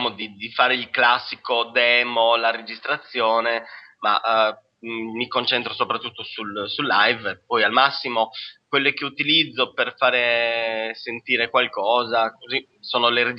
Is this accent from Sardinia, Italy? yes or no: yes; Desulo, Sardinia, Italy; moved away as an adult; now in Bologna, Italy; Mi sono trasferito a Bologna 10-11 anni fa. Io vengo dalla Sardegna, da un piccolo paesino della Sardegna chiamato Desulo, in centro Sardegna, nella Barbagia, diciamo sul Gennargentu, un paesino a 1000 metri, di 3000 persone.